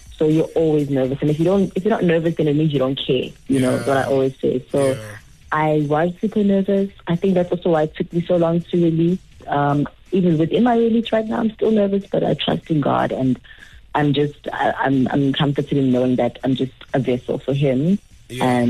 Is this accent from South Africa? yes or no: yes; South Africa; So, you know, I'm proudly South African and I always try my best to grow and learn. And, you know, I'm learning some Tsonga, I'm learning some Venda.